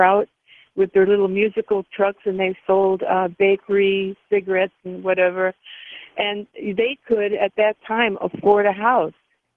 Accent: California, United States; now in Wisconsin, United States; I'm a senior citizen, and what I grew up in California and moved to Wisconsin about 40 years ago

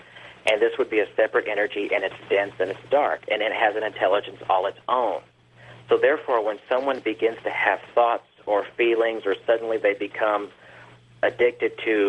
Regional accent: Arkansas, United States; Growing up in Arkansas in a little town

